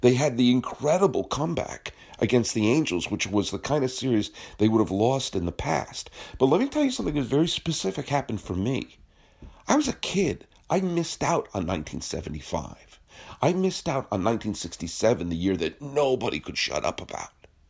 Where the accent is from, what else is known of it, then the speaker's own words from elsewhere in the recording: New England, United States; Now, as someone who was born and did most of my growing up in New England